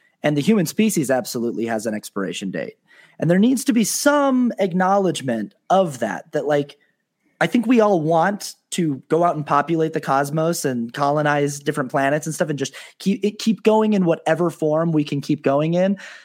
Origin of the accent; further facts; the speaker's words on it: Utah, United States; And I was raised Mormon in Utah, so that was a really strong blueprint.